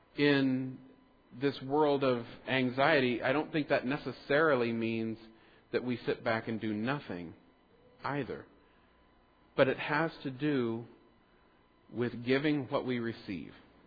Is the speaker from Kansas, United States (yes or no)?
yes; Kansas, United States; And I'm from Kansas, and in Kansas you have tornadoes.